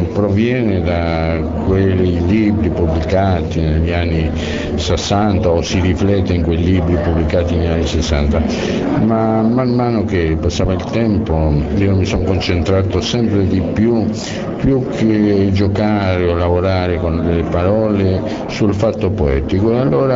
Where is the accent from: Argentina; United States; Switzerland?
Argentina; moved away as an adult; now in Europe; sto parlando per i miei primi 30 anni in Argentina, perché dopo io sono vissuto quasi sempre in Europa